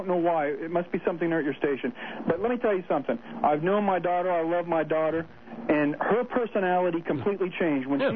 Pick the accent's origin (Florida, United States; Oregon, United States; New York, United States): Florida, United States; Miami; I was born and raised down in Miami, Florida.